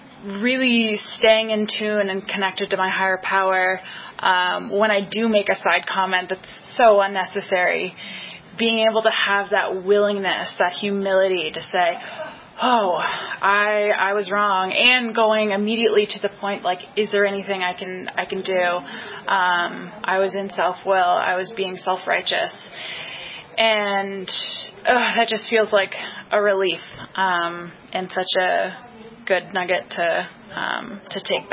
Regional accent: Boulder, Colorado, United States; I'm from Boulder.

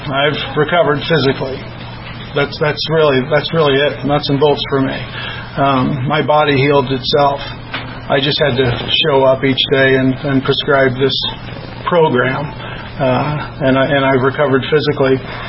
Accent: St. Louis, Missouri, United States; now in Colorado, United States; I'm from St. Louis, Missouri, but now I do live here in Colorado.

